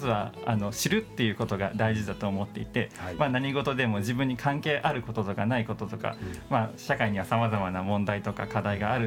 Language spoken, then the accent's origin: Japanese; Kurashiki, Okayama, Japan; 僕はあの出身が岡山県の出身なんですけど、2018年に西日本豪雨がありまして、はい、その倉敷市内の市街地に実家があるんですけども